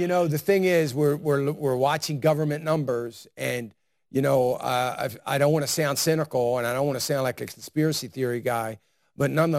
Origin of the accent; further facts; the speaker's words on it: Philadelphia, Pennsylvania, United States; I'm from the East. I'm from the East. I'm from the Philadelphia area.